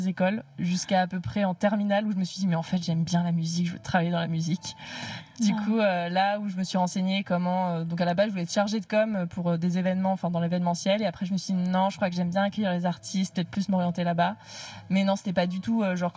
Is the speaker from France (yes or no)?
yes; Grand Est, France; Ça fait un an et demi que je suis ici. Avant, je travaillais dans une autre salle de concert. Du coup, je vous disais avant, je viens des Vosges, je viens du nord-est de la France.